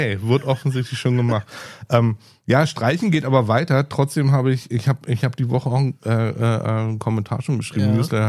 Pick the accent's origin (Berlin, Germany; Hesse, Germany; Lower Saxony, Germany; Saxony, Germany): Berlin, Germany; Aber wir als Berliner empfinden irgendwie Hamburg oder Rostock oder so, das sind halt irgendwie Städte